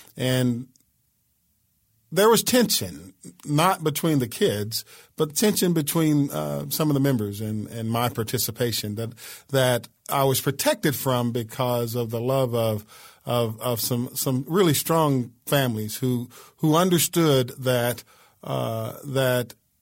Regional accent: United States; But I'm also an American. I mean, I'm proud to be an American. I served my country for 22 years in the military, and I was real proud of that. But I'm also an African American

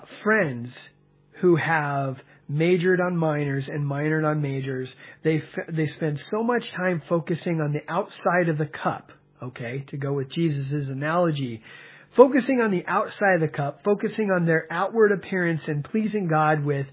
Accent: United States; born there; that I was born in America, I know English

